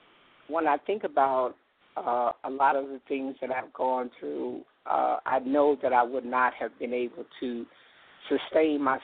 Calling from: Colorado, United States; I'm calling from Colorado.

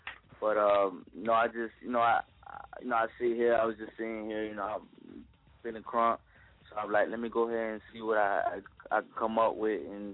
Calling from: Haines City, Florida, United States; Oh, I'm calling from Haines City, Florida. Down south.

